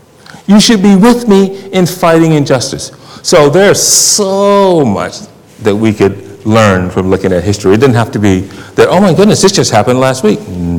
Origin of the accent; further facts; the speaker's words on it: United States; I'm an American. I grew up in America. I have been advantaged by America.